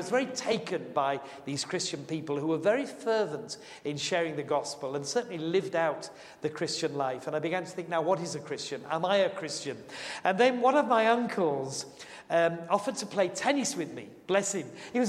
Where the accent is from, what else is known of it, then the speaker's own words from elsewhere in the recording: Yorkshire and the Humber, United Kingdom; born there; I was born in Yorkshire. Though my mother actually was from the Middle East, she was an Armenian.